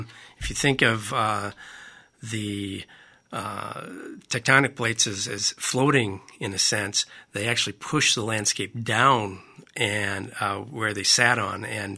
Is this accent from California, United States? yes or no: no; Dubuque, Iowa, United States; Well, I grew up in Dubuque. Attended college at Loras as an undergraduate, and had a couple of stints for graduate school down the road in Iowa City